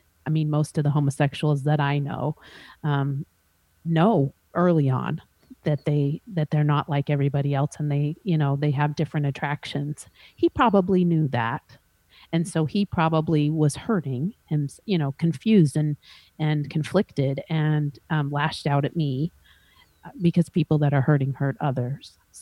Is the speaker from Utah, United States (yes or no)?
yes; Salt Lake City, Utah, United States; So I grew up in Salt Lake City. When I went to elementary school in Salt Lake City, and then we started moving. But it's a primarily Mormon community, and I'm not Mormon.